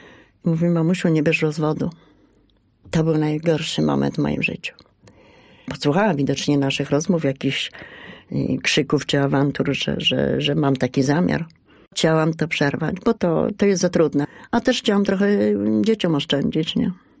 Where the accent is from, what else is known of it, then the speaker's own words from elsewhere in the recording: Poznań, Greater Poland Voivodeship, Poland; moved away as an adult; now in Opole Voivodeship, Poland; Jesteśmy z Poznania, spod Poznania, czyli z Wielkopolski. I tu długo nie umiałam się zadomowić.